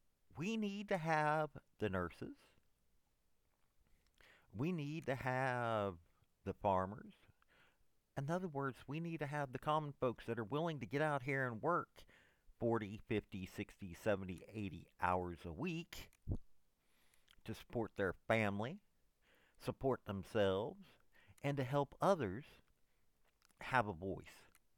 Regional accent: Tennessee, United States; okay, I'm from Tennessee.

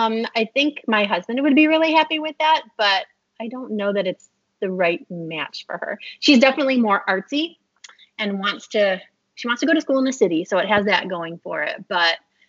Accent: Waukegan, Illinois, United States; I'm a Chicagoland native. I grew up in Waukegan. Went to Waukegan East High School. Go Bulldogs.

